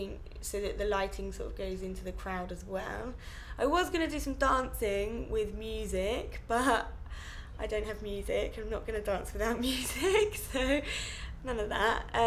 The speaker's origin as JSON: {"language": "English", "region": "South East England", "country": "United Kingdom", "tie": "born or raised there", "said": "and then I grew up in Kent. Near Tunbridge Wells."}